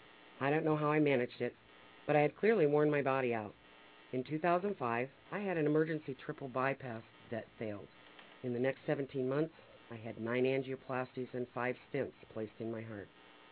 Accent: Spokane, Washington, United States; from Spokane, Washington, and this has been the weekly Democratic Radio Address.

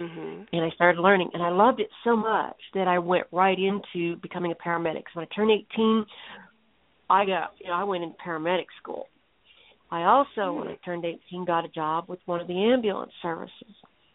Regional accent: Dallas, Texas, United States; I was born in Dallas, Texas. My mama didn't want me. So at 2 months old, I became, I don't know. I was raised by foster families my whole life.

